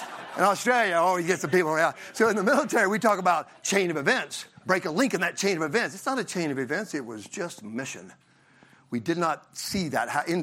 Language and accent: English; Southern United States, United States; And I'm from the South, so we're like, we did a Kaizen event.